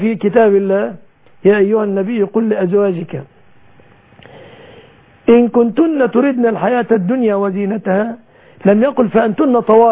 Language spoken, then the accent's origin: Arabic; Egypt; بلادنا مصر